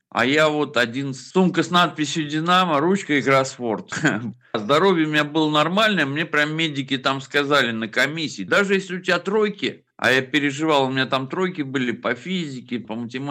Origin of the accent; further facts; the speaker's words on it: Saratov, Saratov Oblast, Russia; я вернулся из Оренбурга опять туда, к себе в Саратов.